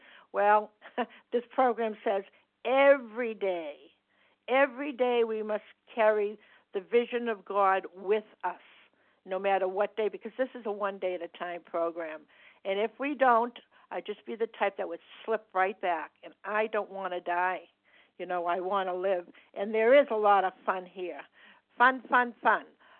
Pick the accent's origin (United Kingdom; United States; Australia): United States; Massachusetts; I'm from Massachusetts.